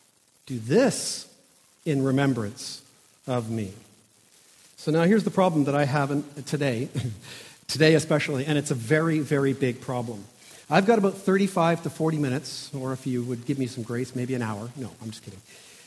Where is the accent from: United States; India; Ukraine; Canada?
Canada; Toronto, Ontario; now in Squamish, Canada; Facebook says that my hometown is Toronto.